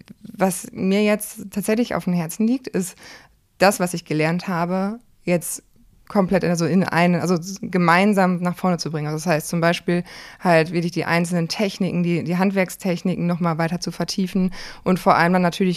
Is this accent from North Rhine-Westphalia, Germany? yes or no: yes; Münster, North Rhine-Westphalia, Germany; also born or lived in Hamburg; Münster ist auch meine Heimat, genau.